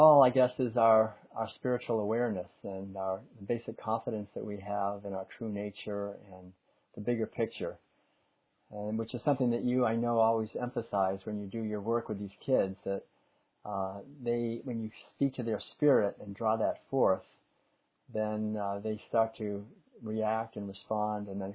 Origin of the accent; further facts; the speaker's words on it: Concord, Massachusetts, United States; I remember, you know, where I grew up in Concord, Massachusetts, the Revolutionary War was still very much alive.